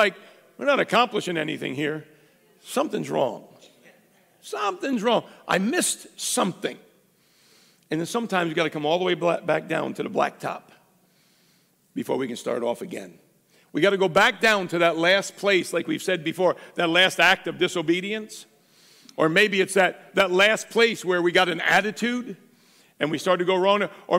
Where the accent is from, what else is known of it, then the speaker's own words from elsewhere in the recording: Earlton, New York, United States; It was the center of our universe where we came from. But just because we came from Earlton